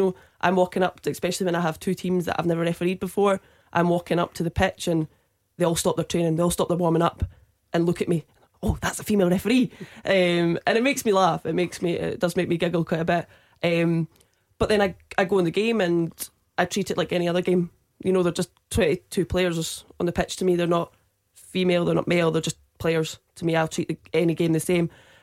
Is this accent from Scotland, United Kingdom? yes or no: yes; Perth, Scotland, United Kingdom; Whereas now, you know, I'm from Perth, so within the Perthshire Amateur that I referee